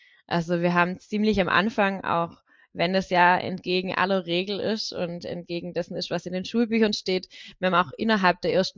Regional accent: Reichenbach im Täle, Baden-Württemberg, Germany; bin in Reichenbachl-Teile groß geworden und ist ein Teilort von der Gemeinde Deggingen. Es sind 1700 Einwohner.

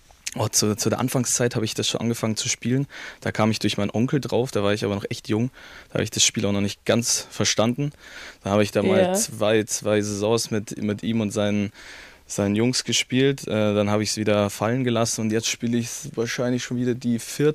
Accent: Bavaria, Germany; born there; Ja, ich bin ja hier in der Nähe von München geboren.

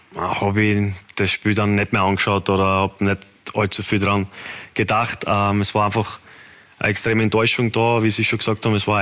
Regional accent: Styria, Austria; Für mich als Steirer, ich bin aufgewachsen als Sturmfan

